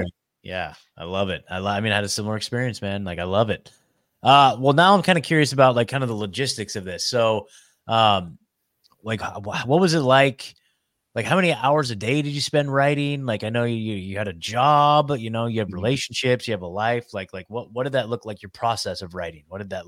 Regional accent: Oregon, United States; moved away as an adult; now in Nashville, United States; I basically moved across the country. I'm in Nashville now. I'm from Oregon. So I left Oregon in 2022 and moved to Tennessee just because I couldn't stand living there anymore.

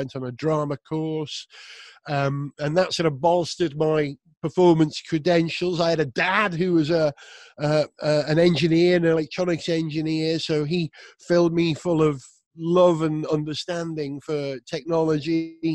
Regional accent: Wales, United Kingdom; I was brought up in North Wales, and being a Welsh speaker

